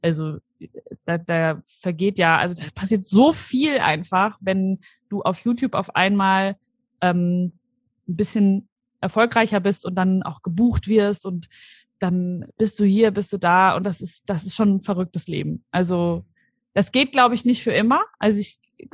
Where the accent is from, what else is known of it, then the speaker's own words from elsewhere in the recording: Bavaria, Germany; ich komme ja aus Unterfranken.